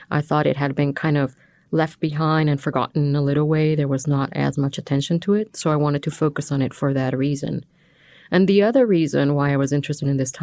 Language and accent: English; Baja California, Mexico; moved away as an adult; now in Vancouver, Canada; I was born and raised in Mexico. I'm from Baja California. I'm Cachanilla. I went to Canada as a woman in her 20s to pursue my studies. And I landed in Vancouver